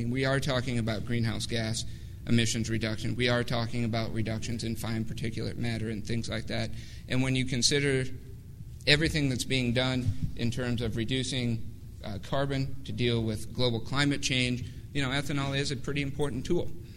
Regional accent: Iowa, United States; I grew up on a farm in northern Iowa. My hometown's 300 people, and when I go back, you know, there isn't a lot left.

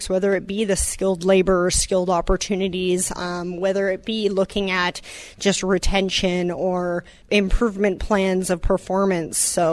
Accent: Guelph, Ontario, Canada; now in Woodstock, Canada; I am actually from Guelph, Ontario.

